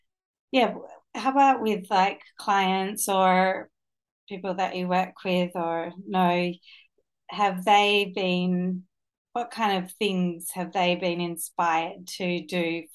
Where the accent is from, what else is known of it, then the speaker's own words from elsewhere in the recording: Australia; also born or lived in New York, United States; Like as an Australian, when I've been there, I'm like, when my friend came and visited me when I lived in New York